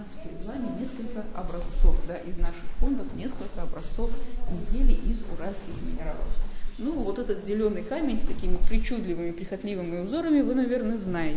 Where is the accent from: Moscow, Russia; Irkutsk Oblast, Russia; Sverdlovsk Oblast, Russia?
Sverdlovsk Oblast, Russia; Nizhny Tagil; Вот я сама родом из Нижнего Тагила, знаю по своему опыту.